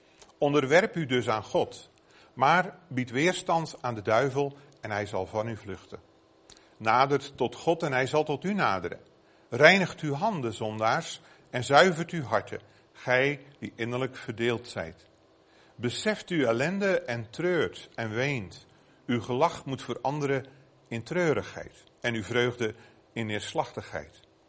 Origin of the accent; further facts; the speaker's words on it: Flanders, Belgium; zoals ze bij ons in Vlaanderen zeggen.